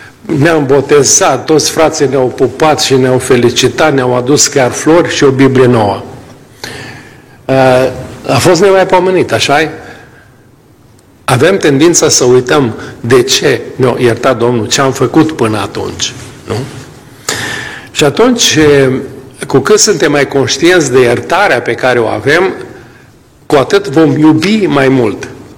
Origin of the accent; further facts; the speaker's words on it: Romania; moved away; mă biruiește patriotismul și dorința de a pleca înapoi în România, îi vorbesc despre satul meu, cel mai frumos sat din lume